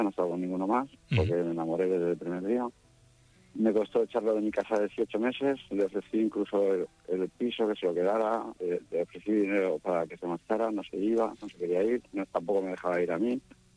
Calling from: Catalonia, Spain; llamo de San Salvador de Anoya, tengo 48 años.

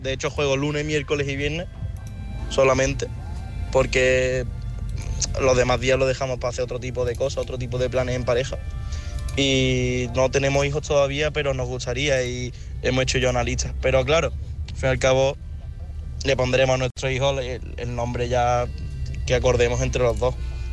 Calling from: Carratraca, Andalusia, Spain; de Carratraca.

